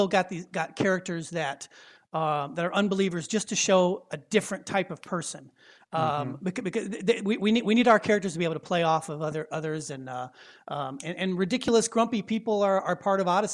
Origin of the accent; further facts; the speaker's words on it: Ohio, United States; Well, so I was raised in Ohio, so I win.